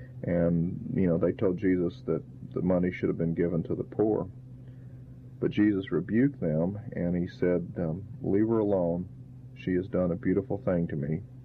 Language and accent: English; Port Arthur, Texas, United States; And I grew up in Port Arthur, Texas, and eventually went off to Texas A&M to get a degree in environmental design and architecture.